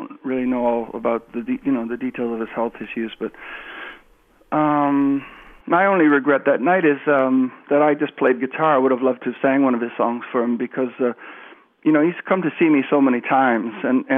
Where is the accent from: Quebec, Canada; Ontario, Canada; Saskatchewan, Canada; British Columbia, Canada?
Ontario, Canada; St. Catharines; he was actually from St. David's, Ontario, which is just down the road from where I grew up in St. Catharines.